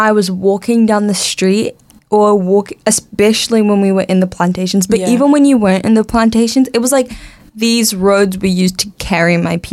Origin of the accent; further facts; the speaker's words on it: New Zealand; I think it was growing up in New Zealand especially